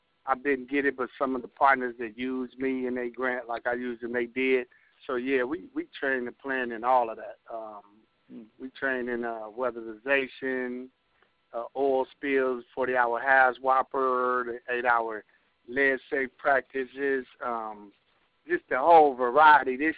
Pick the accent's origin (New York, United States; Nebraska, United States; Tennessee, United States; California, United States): Nebraska, United States; Omaha; Omaha, Nebraska.